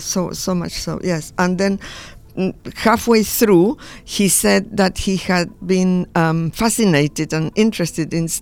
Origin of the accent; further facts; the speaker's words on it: Buenos Aires, Argentina; I was born in 1941 in Buenos Aires in a lovely barrio called Flores, and spent a typical middle class childhood